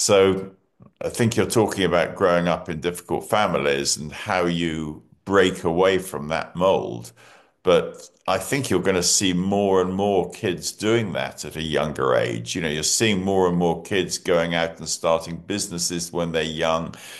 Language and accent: English; Singapore; Now, I was brought up in Singapore, which is, we used to call it the Far East, you know, Southeast Asia.